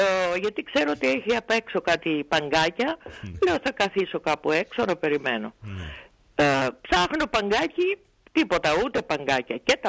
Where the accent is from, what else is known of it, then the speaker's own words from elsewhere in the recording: Greece; αν δεν σας αρέσει η πατρίδα μου, να πάτε στη δικιά σας. Εδώ είναι Ελλάδα